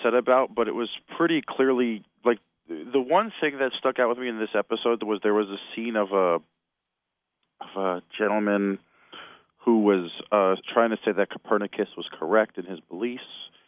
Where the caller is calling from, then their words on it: New Jersey, United States; Hi, Brian. … from New Jersey.